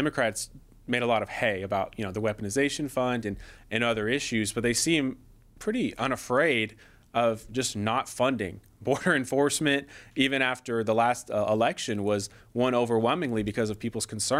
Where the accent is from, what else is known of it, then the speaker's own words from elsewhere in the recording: Texas, United States; He represents the 3rd Congressional District of my home state of Texas.